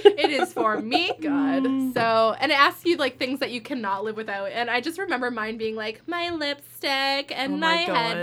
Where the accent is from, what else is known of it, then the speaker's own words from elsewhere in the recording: Kitchener, Ontario, Canada; I grew up in Kitchener.